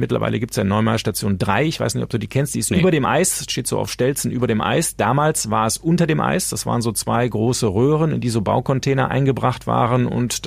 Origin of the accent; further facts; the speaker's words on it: Düsseldorf, North Rhine-Westphalia, Germany; Ich komme aus Düsseldorf, aber beruflich bin ich jetzt Pottkind, ja.